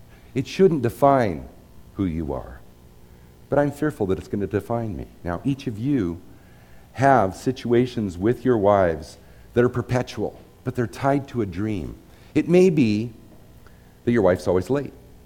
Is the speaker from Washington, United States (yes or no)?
yes; Spokane, Washington, United States; Now, I was raised in Spokane, Washington. It was kind of a blue-collar town.